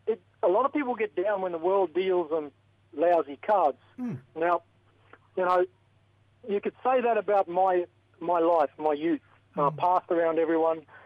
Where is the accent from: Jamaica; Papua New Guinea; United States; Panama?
Papua New Guinea; Islands Region; Because I grew up in Papua New Guinea in the islands. I spoke multiple languages up there.